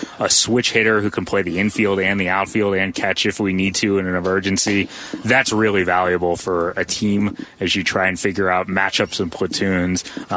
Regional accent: Ohio, United States; As a kid, I grew up in Ohio.

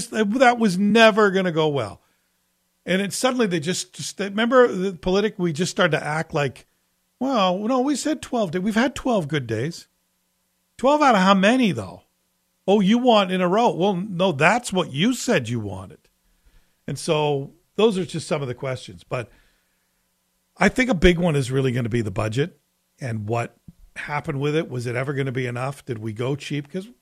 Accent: Toronto, Ontario, Canada; maybe because I grew up in Toronto where I'm used to streetcar drivers getting out with a big pole, bang, bang, banging ice off the wires because the streetcar's stuck.

